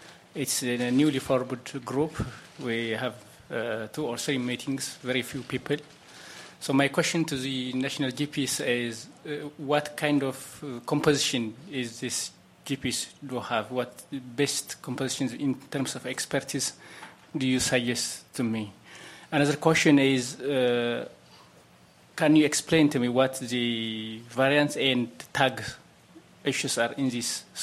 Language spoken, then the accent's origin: English; Ethiopia; from Ethiopia.